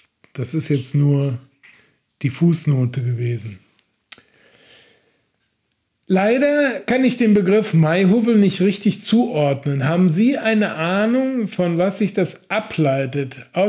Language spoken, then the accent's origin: German; Oberwinter, Rhineland-Palatinate, Germany; Bei uns in Oberwinter und auch in Unkelbach ist der Spruch geläufig